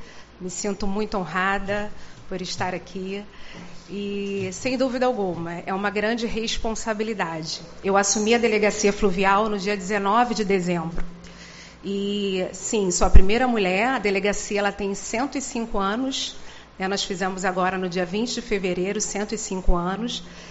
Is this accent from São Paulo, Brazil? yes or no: no; Rio de Janeiro, Brazil; como eu me senti ao estar aqui em Uruguaiana a primeira vez. Eu sou carioca, sou do Rio de Janeiro.